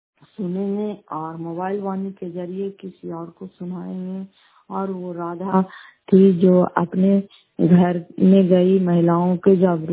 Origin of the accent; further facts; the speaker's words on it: Fatehpur, India; घर फतेहपुर पंचायत मकरौटा जिला करार पसराय ब्लॉक की निवासी हूँ।